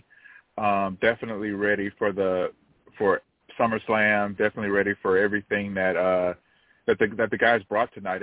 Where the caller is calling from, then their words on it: Houston, Texas, United States; I'm calling from Houston.